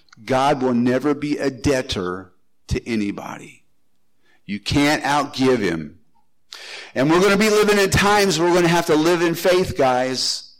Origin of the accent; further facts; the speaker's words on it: Indiana, United States; Now, we're from Indiana